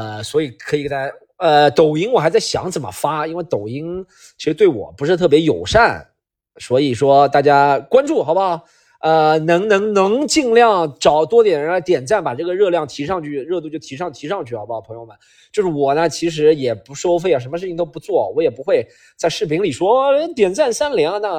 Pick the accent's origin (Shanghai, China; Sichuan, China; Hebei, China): Shanghai, China; 有我们上海人这么精明的人种，对不对？上海人这么精明的人种都会被别人坑，是吗？